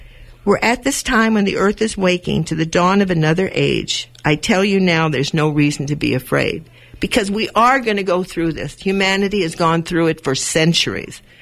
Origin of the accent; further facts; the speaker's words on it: Los Angeles, California, United States; born there; Well, I was born in 1940 in East Los Angeles to a Jewish family. I lived in a sheltered environment of religion and tradition.